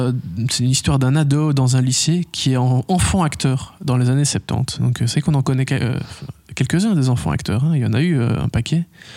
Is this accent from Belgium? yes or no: yes; Belgium; Mais chez nous en Belgique